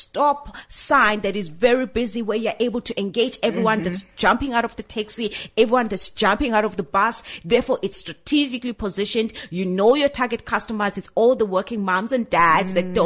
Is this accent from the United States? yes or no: no; South Africa; Being a South African, like just all of us